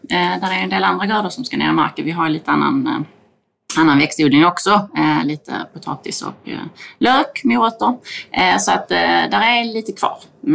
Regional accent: Skåne, Sweden; jag kommer från Österlen, har bott där i stort sett i hela mitt liv. Ett fantastiskt ställe att bo på

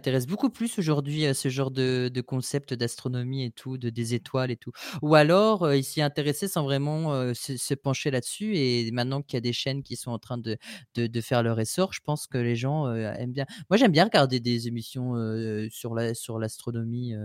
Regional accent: France; Je suis français.

